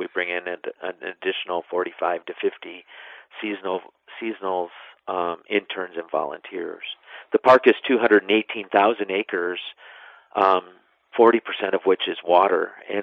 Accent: Wisconsin, United States; I'm originally from West Central Wisconsin.

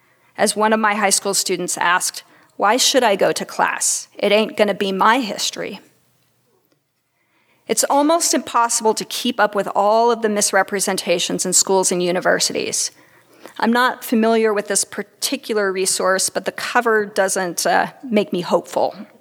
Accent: Nebraska, United States; born there; You see, I was born in Nebraska, and once a Husker, always a Husker.

